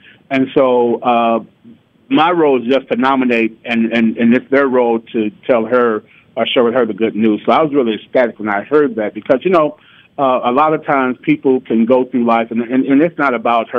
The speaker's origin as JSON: {"language": "English", "town": "St. Louis", "region": "Missouri", "country": "United States", "tie": "born or raised there", "said": "So I grew up on Blackstone off of Martin Luther King. They call it the Wells Goodfellow neighborhood now, but back then it was just you lived on the west side of St. Louis."}